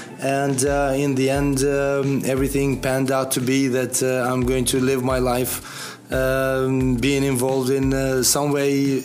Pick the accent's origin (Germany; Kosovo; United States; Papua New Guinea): Kosovo; I grew up in Yugoslavia. When Kosovo was part of Yugoslavia, and it was a completely different setup at that time